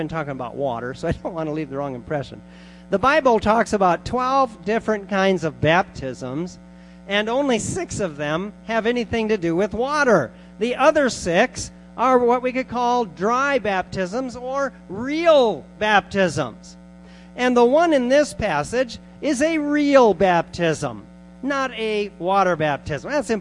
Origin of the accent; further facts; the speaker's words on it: South Dakota, United States; By the way, I'm from the South too, South Dakota. Never mind that we're north of you. That's where I'm from.